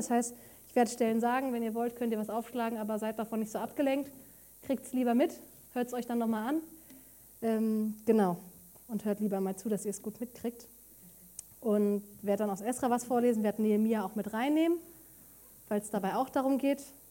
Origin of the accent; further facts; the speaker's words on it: Hanover, Lower Saxony, Germany; now in Darmstadt, Germany; bin ja aus Darmstadt, aus der Gemeinde, komme eigentlich aus Hannover und bin seit mittlerweile über 4 Jahren in Darmstadt, bin zum Studium nach Darmstadt gekommen.